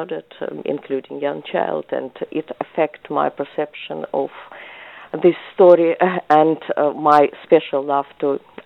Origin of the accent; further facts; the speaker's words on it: Russia; now in United Kingdom; I've lived here for nearly 30 years, and that is my home, and that is my identity. And I bring some Russian flavor for sure, and I love my culture as well.